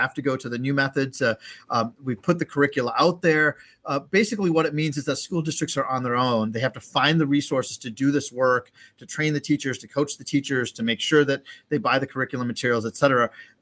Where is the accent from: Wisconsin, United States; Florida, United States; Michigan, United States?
Wisconsin, United States; I grew up in Wisconsin. I went to public schools.